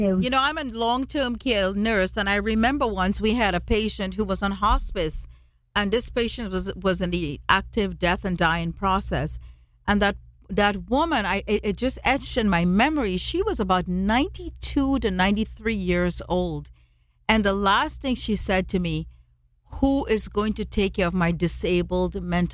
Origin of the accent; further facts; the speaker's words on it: Trinidad & Tobago; And I saw that as a child growing up in Trinidad and Tobago.